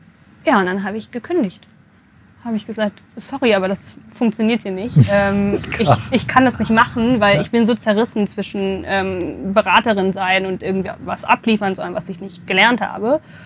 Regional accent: Bielefeld, North Rhine-Westphalia, Germany; Ich komme, jetzt bin ich gespannt, aus Bielefeld. Ich bin in Bielefeld geboren. Das ist ein Ort, den es tatsächlich gibt. Ich habe auf einem Dorf mein Abitur gemacht

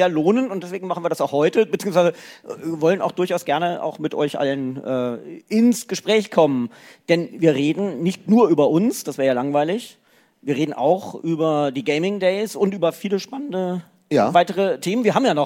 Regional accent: Lower Saxony, Germany; Bin ja Niedersachse

